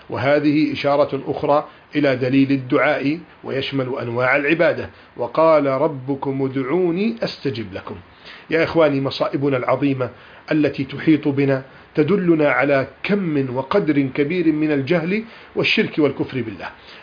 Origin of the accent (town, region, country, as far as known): Egypt